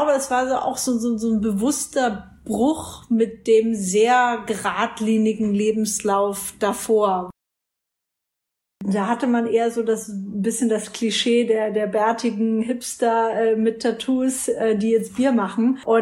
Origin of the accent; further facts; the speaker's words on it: Bavaria, Germany; Ich komme aus Franken, Fürth, Nürnberg, die Ecke.